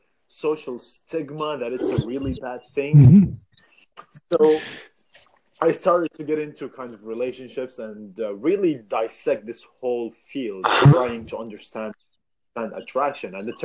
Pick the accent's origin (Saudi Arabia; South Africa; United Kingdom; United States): Saudi Arabia; So I'm from Saudi.